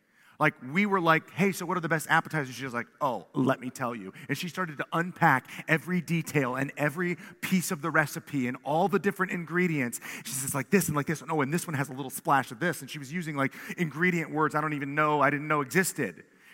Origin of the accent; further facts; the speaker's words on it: Columbus, Ohio, United States; We said, we're from Columbus, Ohio.